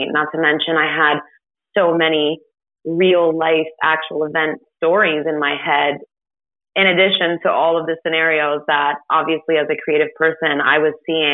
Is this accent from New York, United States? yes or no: yes; Port Jervis, New York, United States; it would mean a lot to me if I could film this in my hometown, where obviously I went to high school, but I had lost so many loved ones and friends to this epidemic. And I knew that the town was still struggling with the issue